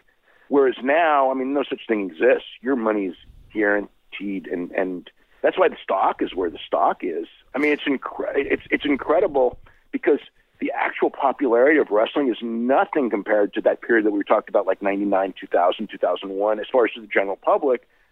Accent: San Jose, California, United States; I remember going to a house show in San Jose, my hometown, and there were 11 guys that were listed that weren't there.

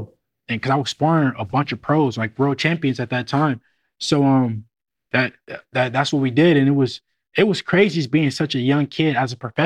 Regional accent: Oakland, California, United States; now in Las Vegas, United States; Nah, we moved to Vegas because just we come from Oakland, California, mm-hmm. where it was just a lot of violence

